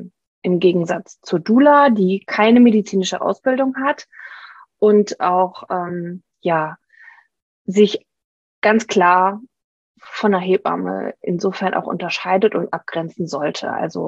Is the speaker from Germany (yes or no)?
yes; Saarland, Germany; now in Trier, Germany; Ich bin, wie alt bin ich? 38, werde demnächst 39. Wir leben am Stadtrand von Trier, ziehen aber nächsten Monat um. Wieder zurück in meine alte Heimat, ins Saarland